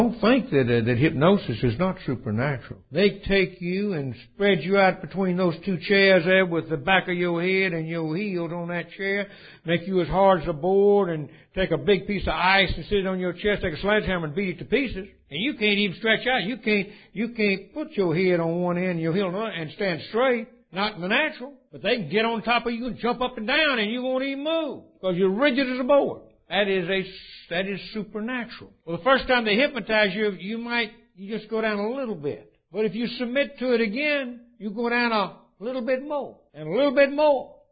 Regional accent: Alabama, United States; Now, I was raised down in Alabama, and all the houses were up about 2 feet off the ground

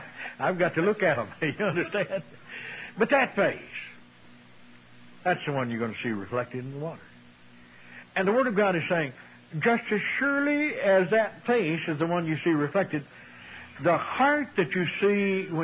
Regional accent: Ozark Mountains, United States; I said, you know, I grew up in the Ozark Mountains, and the favorite recreation on Saturday night was fighting.

